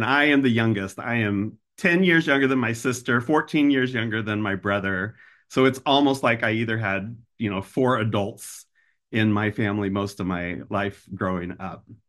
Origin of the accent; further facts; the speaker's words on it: Independence, Missouri, United States; I was born and raised in Independence.